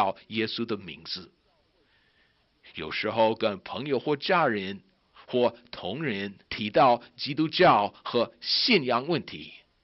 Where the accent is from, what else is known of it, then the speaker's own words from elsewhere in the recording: United States; Chinese is a second language; also born or lived in Asia; 身为美国人的我，住在亚洲的时候